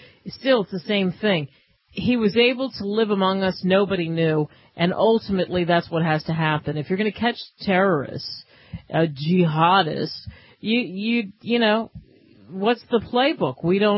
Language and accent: English; New Jersey, United States; and I grew up in Jersey. I mean, could there be a more liberal state that was anti-gun?